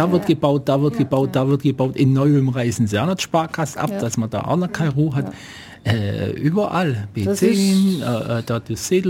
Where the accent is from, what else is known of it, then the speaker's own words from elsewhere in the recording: Ulm, Baden-Württemberg, Germany; Also ich war ja früher hier in Ulm im Gymnasium und so weiter, also ich bin zwar kein gebürtiger Ulmer, aber doch so lang.